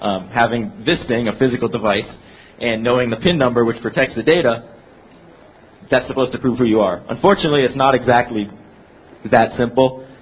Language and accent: English; Boston, Massachusetts, United States; So as I said before … I come from Boston, member of Loft Heavy Industries